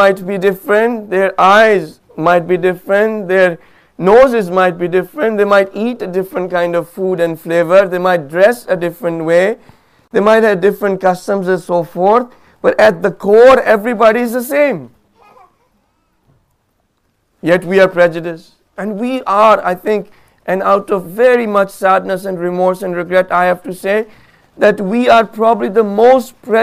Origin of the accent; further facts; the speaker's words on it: Pakistan; I went to Pakistan, where I'm from, right? Very hard for you to tell I'm from Pakistan.